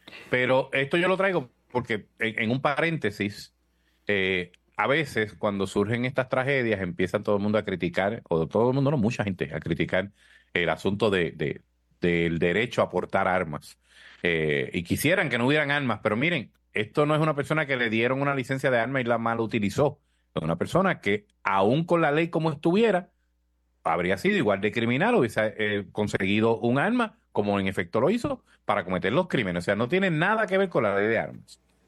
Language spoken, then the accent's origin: Spanish; Corozal, Puerto Rico; Yo soy de Corozal